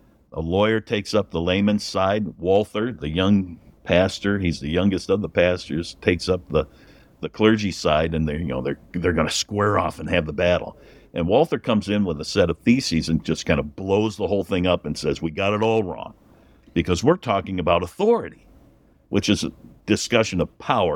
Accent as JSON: {"language": "English", "town": "Chicago", "region": "Illinois", "country": "United States", "tie": "born or raised there", "said": "But I'm a native. I can say that. I was born in Chicago, but sorry."}